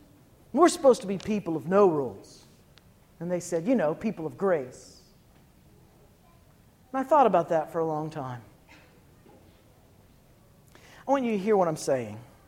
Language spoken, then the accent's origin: English; West Virginia, United States; I'm from West Virginia, it's your fault, you invited me.